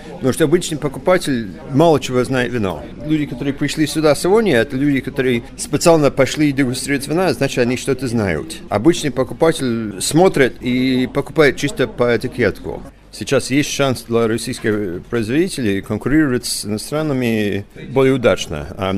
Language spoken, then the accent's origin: Russian; United States; now in Russia; Я родом из Америки, я каждый год, когда еду летом к своим родным